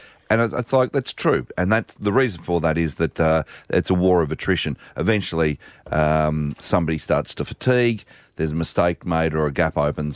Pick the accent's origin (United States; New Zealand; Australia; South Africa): Australia; Melbourne, Victoria; I know you're looking at me like I'm a Mexican, and I am. I'm from Melbourne.